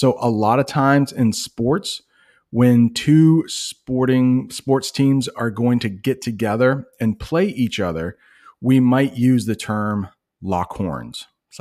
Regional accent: United States; So I'm an American guy that doesn't know much about soccer

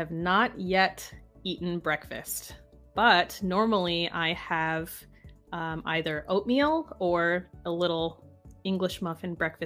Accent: Utica, New York, United States; I grew up in Utica, New York.

